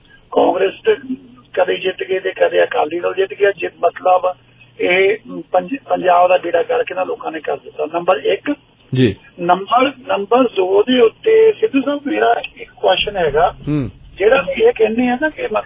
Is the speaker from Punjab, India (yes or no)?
yes; Hoshiarpur, Punjab, India; ਮੈਂ ਵੀ ਪੰਜਾਬ ਤੋਂ ਹੁਸ਼ਿਆਰ ਤੋਂ ਆ ਜੀ